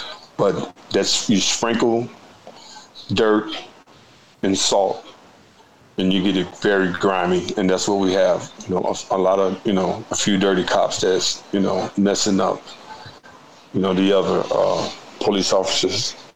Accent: Chicago, Illinois, United States; born there; I was born here in Chicago and had the opportunity to travel all over the world

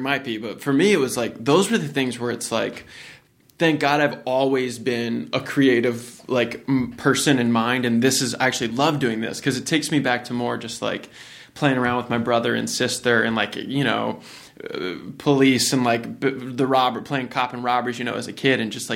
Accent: Virginia, United States; when I was like a 13-year-old doing musical theater growing up in Virginia

